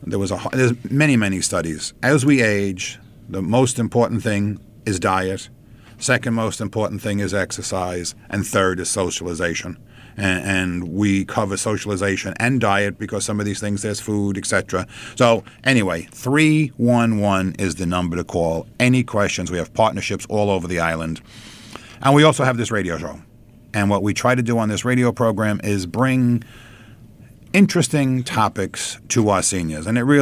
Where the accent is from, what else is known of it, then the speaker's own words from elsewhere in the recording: Great Neck, New York, United States; We're both from Great Neck, so we were discussing that earlier.